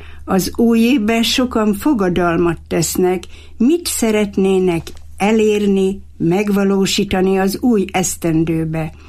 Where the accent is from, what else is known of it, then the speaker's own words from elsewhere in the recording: Hungary; born there; nem nagy faluba születtem, hanem inkább Tanya. A Tisza egy kilométerre volt hozzánk, ahol én születtem